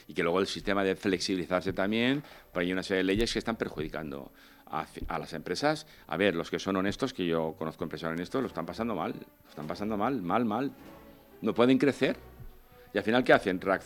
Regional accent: Valencian Community, Spain; Sí, somos fenicios. Y más los valencianos, madre mía. Y quiero mi tierra muchísimo

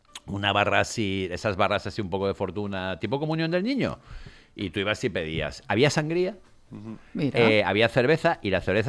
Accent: Valencia, Valencian Community, Spain; señor, somos de Valencia.

